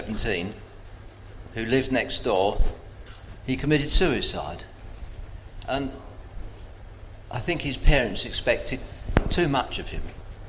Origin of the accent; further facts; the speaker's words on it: Wallington, London, United Kingdom; I was born in the London Blitz in Wallington, so I'm fairly homegrown. In, into a committed Christian family, and I was the oldest of five boys and a girl.